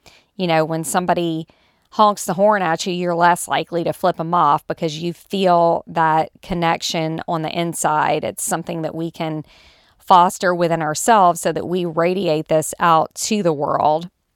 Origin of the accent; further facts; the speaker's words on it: the South, United States; I know I'm from the South and I think we may hug a little bit more around here.